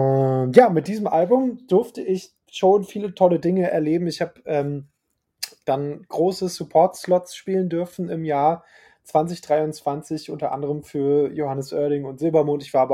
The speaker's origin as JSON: {"language": "German", "region": "Schleswig-Holstein", "country": "Germany", "tie": "born or raised there", "also_born_or_lived": "Hamburg", "said": "ich bin in Hamburg geboren, Schleswig-Holstein groß geworden. So, das ist so mein Background."}